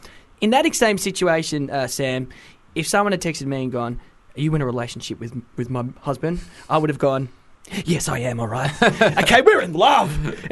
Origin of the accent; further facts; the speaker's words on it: Wales, United Kingdom; I was born in Wales, mate. I'm from the motherland of the UK.